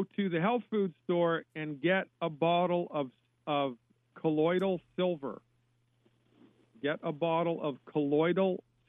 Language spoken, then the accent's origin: English; Massachusetts, United States; Where in Massachusetts are you, by the way? I grew up in Massachusetts.